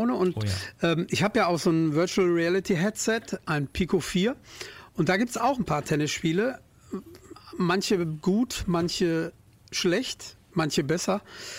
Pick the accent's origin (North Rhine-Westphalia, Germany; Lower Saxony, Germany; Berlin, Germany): North Rhine-Westphalia, Germany; wir sind aus dem Ruhrgebiet übrigens.